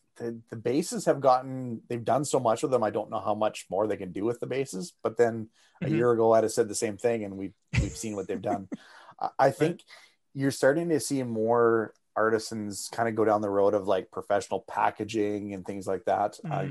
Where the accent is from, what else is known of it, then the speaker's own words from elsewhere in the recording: Canada; And as a Canadian